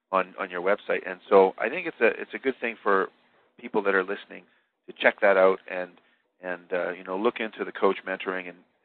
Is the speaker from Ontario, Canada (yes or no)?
no; Vancouver, British Columbia, Canada; I've been an assistant to two different universities in my area where I grew up in Vancouver, the University of British Columbia and Simon Fraser University.